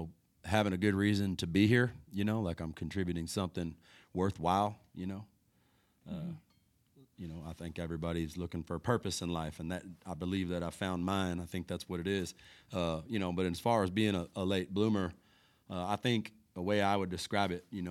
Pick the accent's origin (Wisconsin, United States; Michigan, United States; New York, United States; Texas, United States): Texas, United States; maybe I feel like the idea of freedom that I was sold when I was a young kid growing up in Texas wasn't really all it